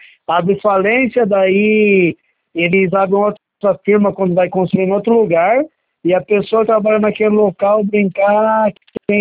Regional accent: São Paulo, Brazil; Sou da, é, aqui entre Cotia, Vargas Grande, esse lado aqui.

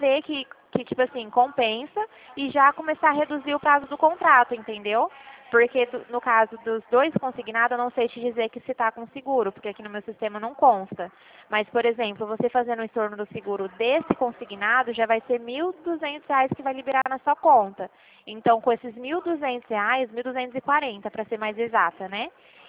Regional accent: Dracena, São Paulo, Brazil; Eu sou de Dracena.

